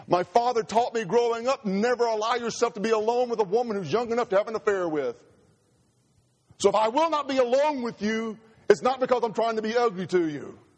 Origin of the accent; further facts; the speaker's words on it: Mississippi, United States; I told you about the isolation I had growing up in Mississippi. I felt totally alone.